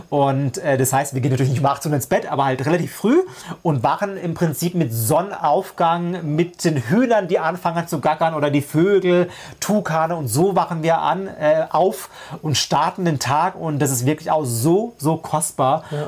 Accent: Freiburg, Baden-Württemberg, Germany; moved away; wir kommen ja ursprünglich aus Freiburg, also aus dem Schwarzwald

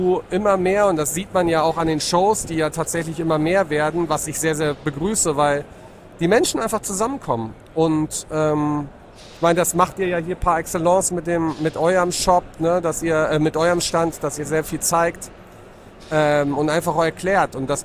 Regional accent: Frankfurt, Hesse, Germany; now in Düsseldorf, Germany; ich bin ja Frankfurter tatsächlich, lebe aber in Düsseldorf

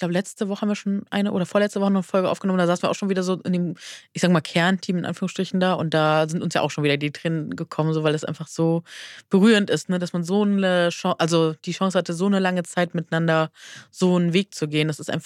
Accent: Hamburg, Germany; ach, wir sind ja beide aus Hamburg.

